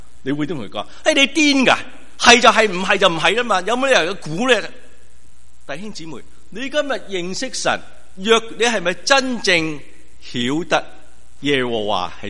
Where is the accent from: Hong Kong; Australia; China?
Australia; 我喺澳洲长大，澳洲我哋好多羊嗰度。